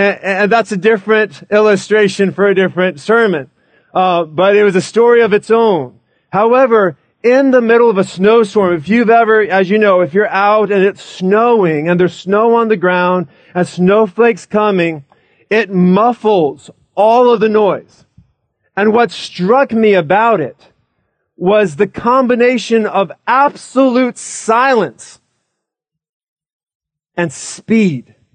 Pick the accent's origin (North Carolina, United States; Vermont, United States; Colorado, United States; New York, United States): Colorado, United States; Now, I am from Colorado. That's where I grew up for the first part of my life.